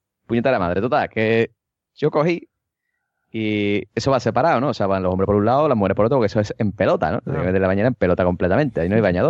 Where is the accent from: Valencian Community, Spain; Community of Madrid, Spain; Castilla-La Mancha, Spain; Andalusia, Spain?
Andalusia, Spain; Cádiz